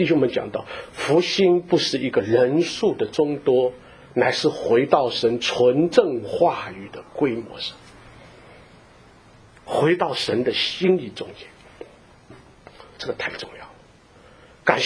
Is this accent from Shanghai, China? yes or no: yes; Shanghai, China; 我们上海人叫白糖砒霜